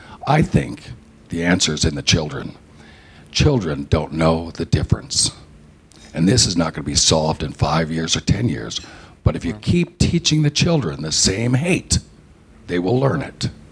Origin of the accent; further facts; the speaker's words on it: United States; First of all, I'm an American. We have a beautiful country here.